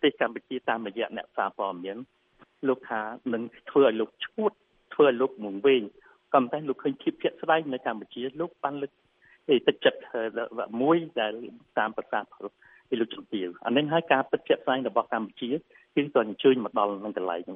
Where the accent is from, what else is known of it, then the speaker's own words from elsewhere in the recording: United States; now in Cambodia; ខ្ញុំជាជនជាតិអាមេរិកាំងដែលមកធ្វើការនៅស្រុកខ្មែរ